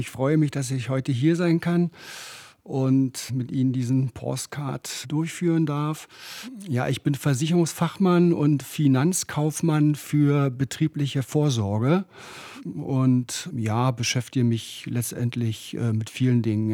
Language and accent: German; Berlin, Germany; in Berlin-Lichtenberg geboren, im Oskar-Ziden-Krankenhaus. Und bin aufgewachsen in Friedrichshain, im typischen Alt-Berliner Altbaugebiet halt